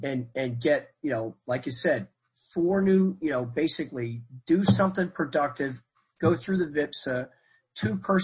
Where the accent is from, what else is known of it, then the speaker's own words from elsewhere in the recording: Pittsburgh, Pennsylvania, United States; I'm from Pittsburgh.